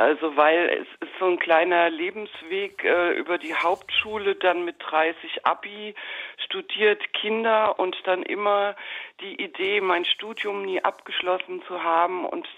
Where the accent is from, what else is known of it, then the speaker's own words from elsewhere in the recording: Frankfurt, Hesse, Germany; ich komme aus Frankfurt oder bin in Frankfurt